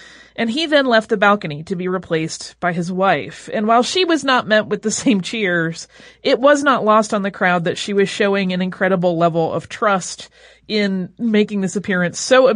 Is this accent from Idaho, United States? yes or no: yes; Montpelier, Idaho, United States; I grew up in Montpelier, Idaho. We not only have a plaque in front of the bank he robbed, the bank is now a museum commemorating that robbery.